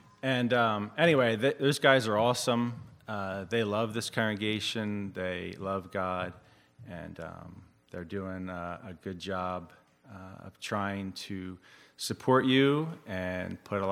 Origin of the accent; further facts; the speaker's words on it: Toledo, Ohio, United States; born there; So I was born in Toledo, Ohio, which is not Lancaster County.